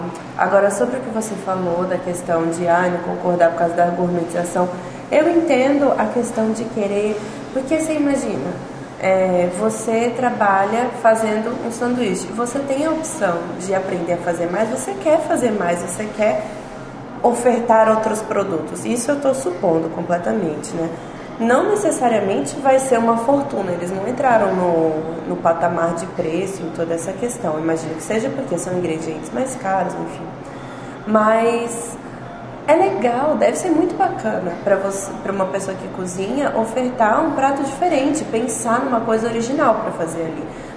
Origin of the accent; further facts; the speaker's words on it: São Paulo, Brazil; Uma ressalva importante, eu sou de São Paulo, podrão em São Paulo não é uma coisa ruim